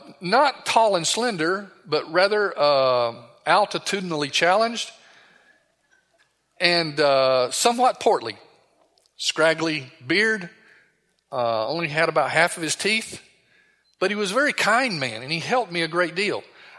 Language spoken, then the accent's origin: English; Chattanooga, Tennessee, United States; moved away as an adult; now in Budapest, Hungary; I said, well, I grew up in Chattanooga, but I live in Budapest, Hungary. What are you doing there? I'm a missionary.